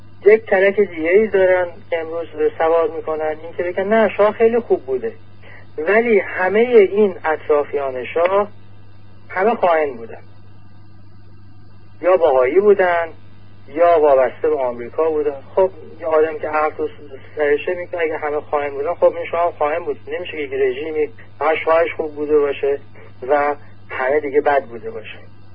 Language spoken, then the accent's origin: Persian; Iran; من به عنوان یک ایرانی